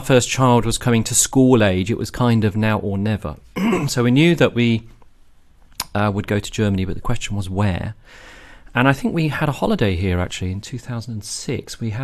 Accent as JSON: {"language": "English", "region": "South East England", "country": "United Kingdom", "said": "So, I'm British, as you said before, come from near to London."}